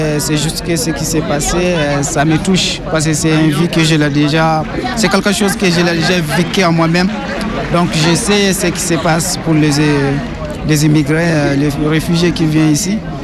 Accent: Gao, Mali; moved away; je viens de la région de Gao. Au nord du Mali, là où il y a la guerre

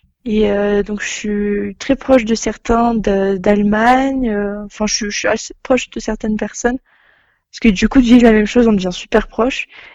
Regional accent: France; accent: French; Désolé avec mon accent français.

